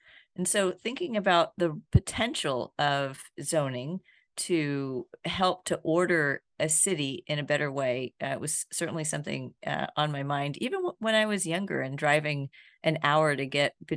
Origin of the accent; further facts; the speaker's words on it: Houston, Texas, United States; I grew up in Houston, which happens to be the only large American city without zoning.